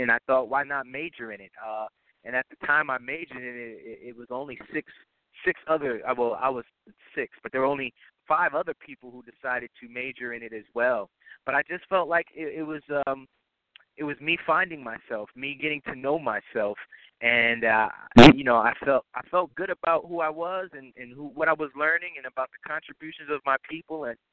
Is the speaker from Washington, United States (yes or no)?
no; New York, United States; born there; Well, no, I'm not from. I was born actually in Dutchess County. I'm a graduate of Ketchum High School.